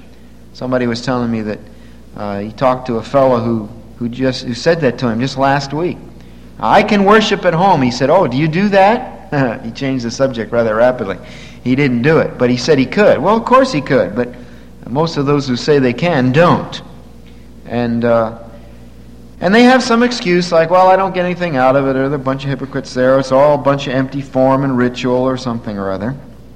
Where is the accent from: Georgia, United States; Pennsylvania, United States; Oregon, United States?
Pennsylvania, United States; Bristol; I go back to the town where I grew up in Bristol, Pennsylvania.